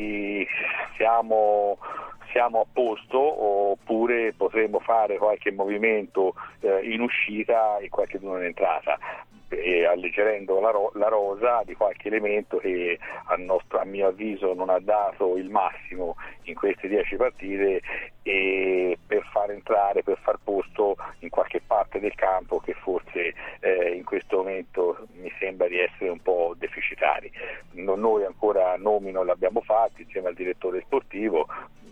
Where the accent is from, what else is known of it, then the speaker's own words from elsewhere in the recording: Siena, Tuscany, Italy; io sono di Siena e sono abituato a correre il palio lo vince uno